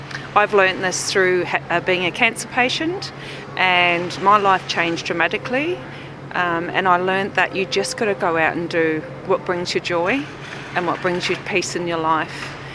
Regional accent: New Zealand; now in Australia; I met my husband in Perth, Australia. I'm originally a Kiwi.

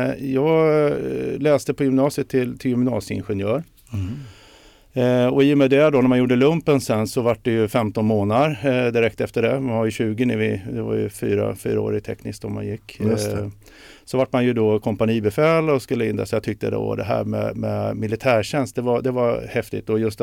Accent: Sweden; born there; Jag är ju född i Sverige och har alla de bästa förutsättningarna och sådär.

